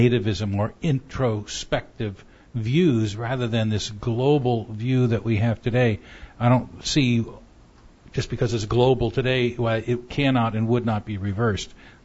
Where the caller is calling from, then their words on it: Santa Monica, California, United States; from Santa Monica.